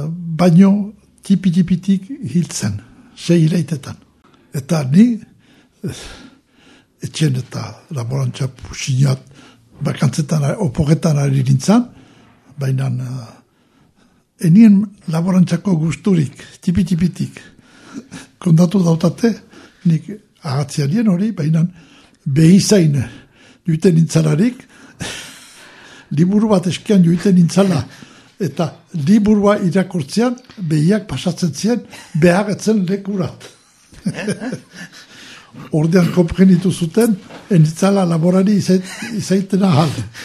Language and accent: Basque; Domezain, Nouvelle-Aquitaine, France; Bon, domitzinen sortu nintzen, duela latanoita sei urte. Familia laborari etxe batian. Gure etxea erizatik urruntzen.